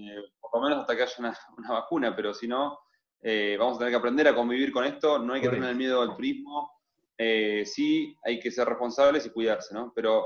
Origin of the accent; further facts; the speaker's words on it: Pinamar, Buenos Aires Province, Argentina; also born or lived in Madariaga; Yo nací en Buenos Aires. Ajá. Y me vine a vivir acá a Madariaga, que queda pegado a Pinamar.